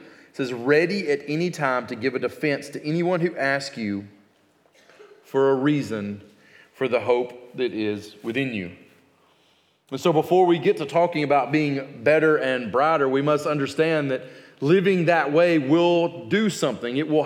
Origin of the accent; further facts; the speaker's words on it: Alabama, United States; I grew up in Alabama, so I have an American mindset.